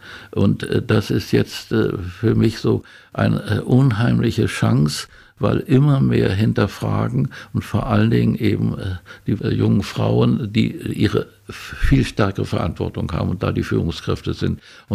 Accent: Eberswalde, Brandenburg, Germany; und hier meine Heimat auch, Lüdersdorf, Eberswalde

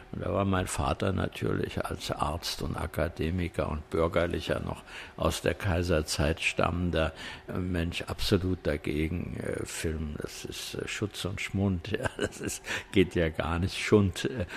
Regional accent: Wiesbaden, Hesse, Germany; statt zurück nach Wiesbaden zu gehen, in meine Heimat.

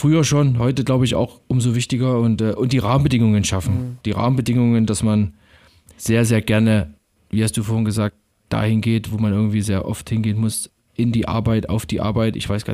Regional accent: Saxony, Germany; ich komme ja praktisch aus Sachsen und das ist nicht weit weg von Erzgebirge.

